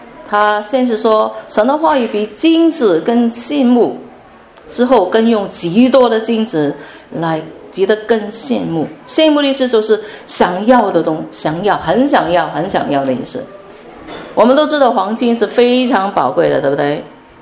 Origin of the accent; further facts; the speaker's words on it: Hong Kong; 我们都香港人特别会啊，争取我的权益